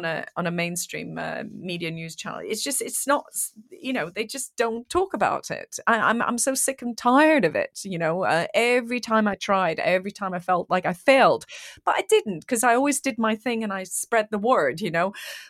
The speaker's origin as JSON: {"language": "English", "country": "Iran", "said": "You know, I'm from Iran."}